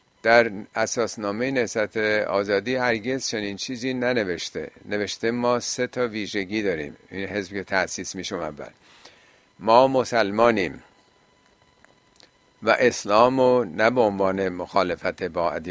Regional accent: Iran; ایرانی هستیم ولی ایران رو هنر نزد ایرانیان است و بس نمیدانیم

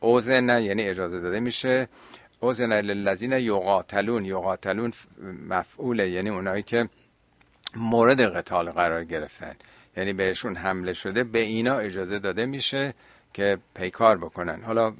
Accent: Iran; البته حالا ما چون ایرانی هستیم و شاید بیشتر حساسیت رون باشه

